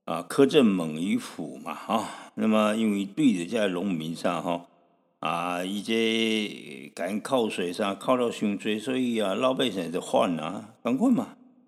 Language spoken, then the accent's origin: Chinese; Taiwan; 我们台湾人啊说这个阿伯寮低歌曲